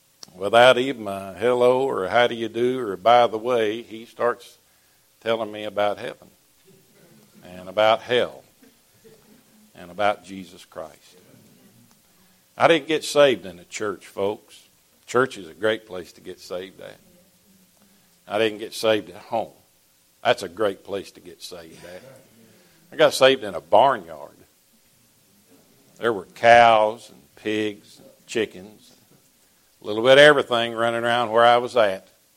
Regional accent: North Carolina, United States; I'm from Western North Carolina, hillbilly up in the Great Smoky Mountains. That's where I'm from.

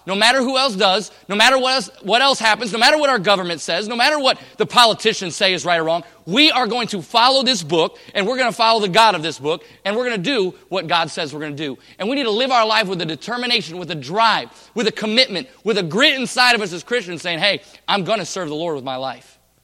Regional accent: Michigan, United States; now in Oregon, United States; I didn't even know where Oregon was growing up. Oregon, what is that? I grew up in Michigan.

